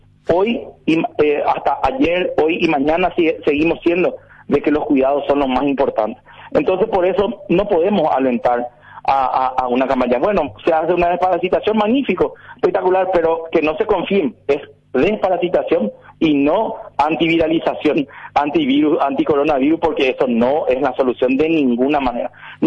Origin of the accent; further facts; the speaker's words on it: Paraguay; soy paraguayo igual que todo el mundo y estoy expuesto a todo lo que el pueblo paraguayo está. Soy del pueblo, no soy de la de Alcurnia, ¿verdad?